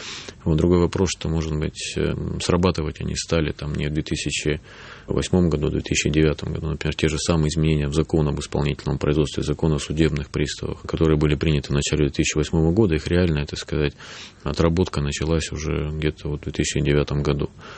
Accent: Republic of Karelia, Russia; Да, я родом из Карелии.

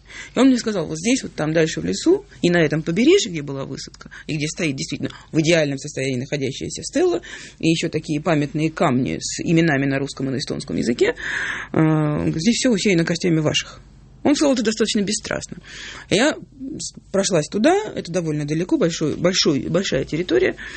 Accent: Russia; узнав, что я из России, перешел на русский

